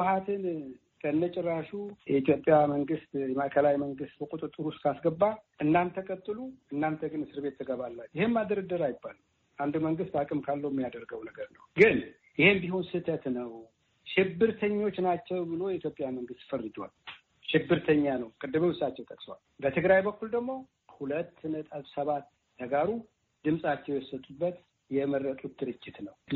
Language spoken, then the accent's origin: Amharic; Tigray, Ethiopia; ኢትዮጵያዊ ነኝ። ትግራዋይነቴን ማንም ጥያቄ ውስጥ ሊገባ የሚችለው